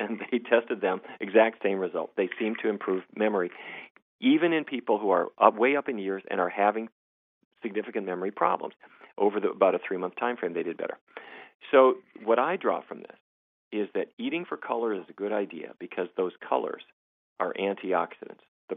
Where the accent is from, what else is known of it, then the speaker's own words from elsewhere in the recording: Fargo, North Dakota, United States; I grew up in Fargo, North Dakota.